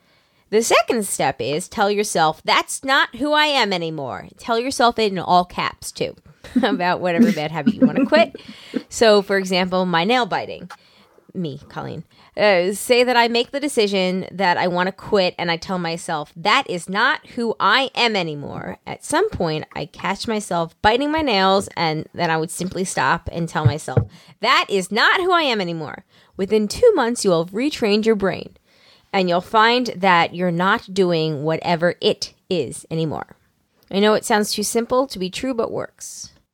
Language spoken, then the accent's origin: English; Long Island, New York, United States; Well, I'm from Long Island where they have to like, there's manicure places like more than there are Starbucks in every corner.